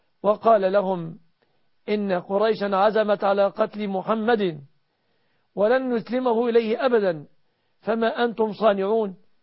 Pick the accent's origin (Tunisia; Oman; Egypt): Egypt